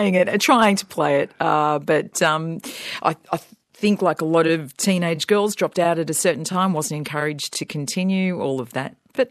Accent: Copacabana, New South Wales, Australia; Well, in my teenage years, Copacabana in New South Wales.

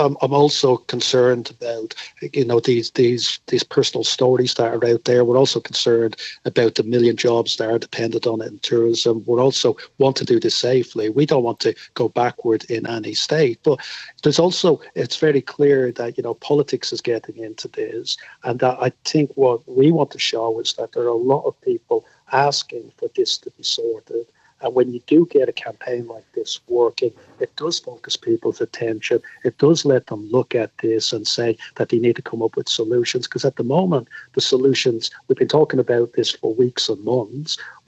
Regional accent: Ireland; I'm from Ireland originally

